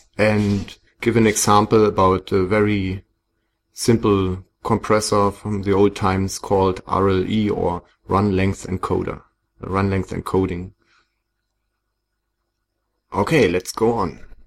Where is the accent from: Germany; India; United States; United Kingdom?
Germany; Berlin; English is a second language; I come from Berlin in Germany